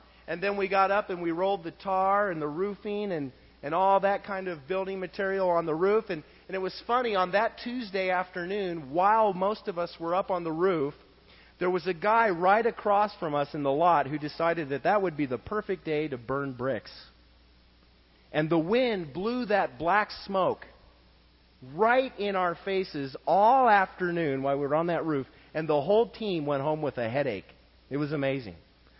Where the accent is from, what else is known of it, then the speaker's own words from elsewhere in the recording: United States; Here we come from America, we have everything